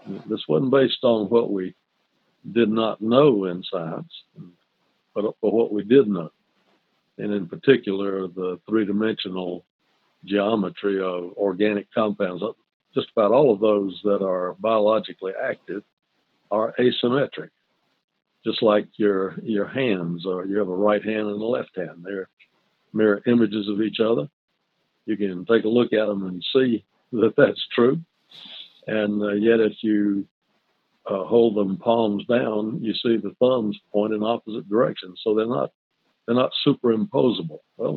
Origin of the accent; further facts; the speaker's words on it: Winnsboro, South Carolina, United States; also born or lived in Savannah, Georgia; I was born in Savannah, Georgia. My dad was a Presbyterian minister. And when I was young, about 2 years old, we moved to Winnsboro, South Carolina, and I grew up in the Presbyterian manse.